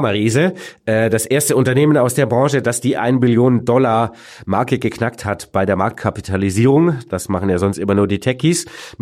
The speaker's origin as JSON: {"language": "German", "region": "Baden-Württemberg", "country": "Germany", "tie": "born there", "said": "mir gebürtigem Schwaben"}